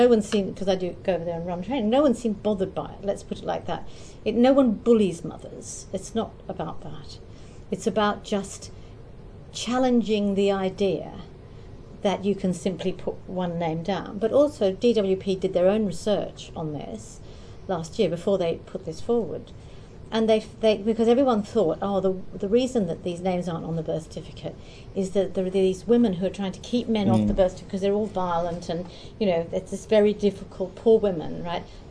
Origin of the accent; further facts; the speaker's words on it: Australia; I'm Australian, you see, as it happens